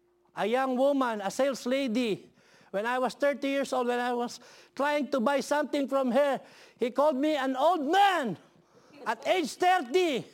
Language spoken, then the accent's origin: English; Philippines; English is a second language; Folks, back in the 80s, we as Filipino children, we don't really use to be receiving such kind of a snack as a young boy.